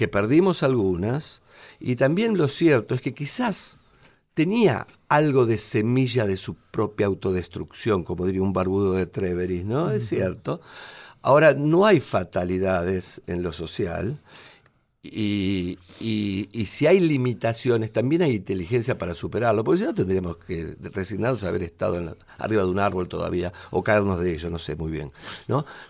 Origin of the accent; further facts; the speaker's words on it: Quilmes, Buenos Aires Province, Argentina; born there; yo tengo 55 años, nací en el Quilmes obrero, digamos, el del otro lado de la vía para los quilmeños que están escuchando, más cerca de la avenida Calchaquí.